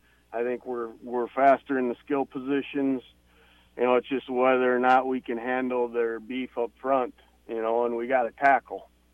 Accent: Iowa, United States; growing up in Northern Iowa, I was aware of the rivalry back in the 70s when I was a kid.

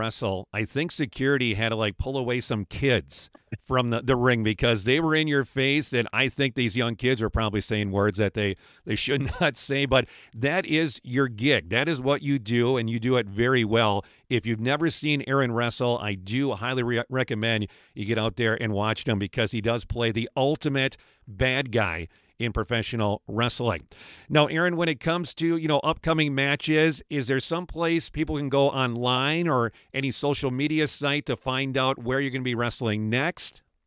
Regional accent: Montgomery, Minnesota, United States; So March 5th, that I believe is in Montgomery, in my hometown, defending your title.

